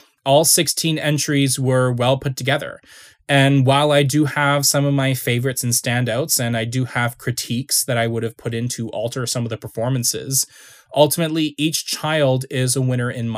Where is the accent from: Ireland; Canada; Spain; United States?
Canada; As a Canadian, I cheered for each and every one of you and your countries